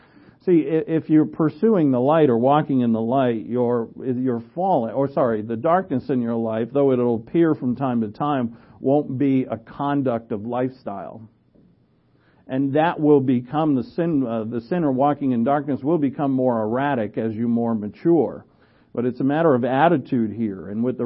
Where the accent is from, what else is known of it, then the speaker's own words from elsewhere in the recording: New England, United States; accent: New England; I don't know, my New England accent comes out every once in a while.